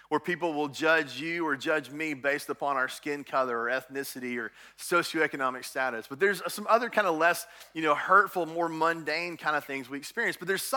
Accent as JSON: {"language": "English", "town": "Dallas", "region": "Texas", "country": "United States", "tie": "born or raised there", "moved": "as an adult", "said": "In 2005, we moved to Virginia. My wife and I were raised in Texas our whole life in the Dallas area."}